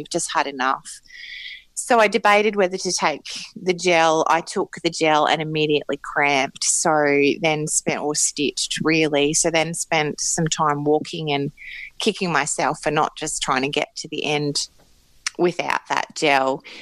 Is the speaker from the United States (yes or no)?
no; Australia; being an Australian, and particularly an Australian who grew up in the country